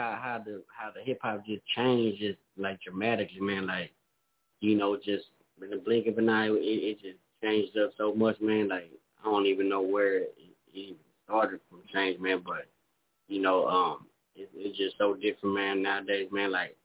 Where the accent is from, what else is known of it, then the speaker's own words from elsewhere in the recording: El Campo, Texas, United States; I'm from El Campo, Texas, man. A little small town